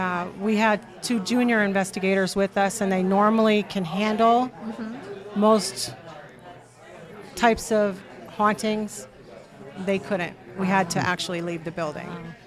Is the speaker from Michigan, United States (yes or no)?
no; Pennsylvania, United States; We're from Schuylkill County originally, and I branched out to people from Berks County in Pennsylvania.